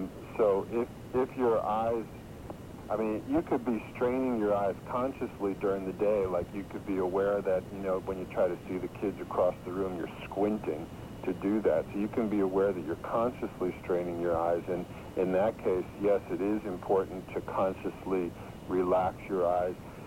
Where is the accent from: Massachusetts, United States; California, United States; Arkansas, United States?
Massachusetts, United States; Right, but I'm from Massachusetts.